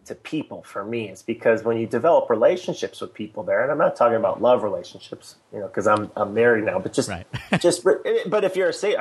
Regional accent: Midwest, United States; You know, I'm from the Midwest, so that's a little bit weird to say that sort of thing too.

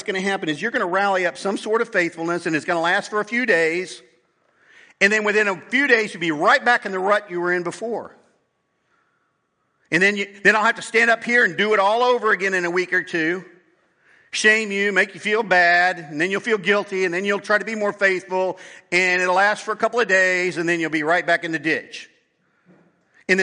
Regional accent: Hazel, Kansas, United States; in my hometown where I grew up in Hazel, Kansas.

